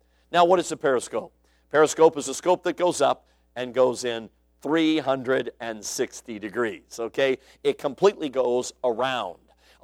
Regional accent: Chicago, Illinois, United States; Now, I have never been mugged. Growing up in Chicago, I guess that's unusual.

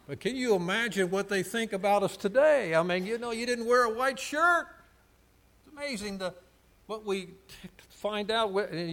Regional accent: Ohio, United States; Now, if you're in Ohio, I'm from Ohio, so it's washed, and that means that I've experienced a new birth.

